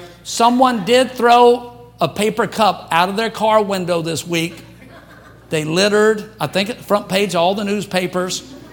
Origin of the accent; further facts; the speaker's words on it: Louisiana, United States; now in California, United States; I was born and raised in Louisiana. Where the birds don't sing, they cough.